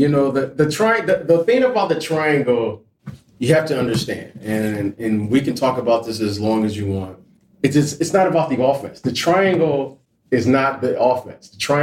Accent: Chicago, Illinois, United States; You know, as an ex-player, you know, I grew up in Chicago.

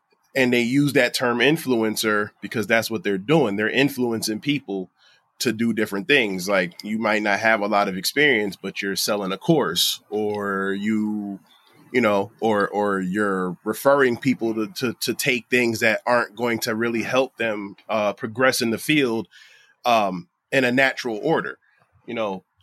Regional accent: Bridgeport, Connecticut, United States; I'm a kid from Bridgeport just trying to make it.

